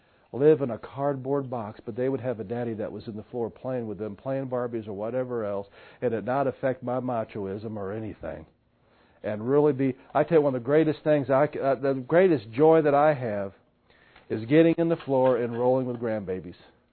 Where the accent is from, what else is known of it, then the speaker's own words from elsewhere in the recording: Missouri, United States; Most of us white folk, I'm talking from Missouri, we don't get our heads screwed on straight till 35.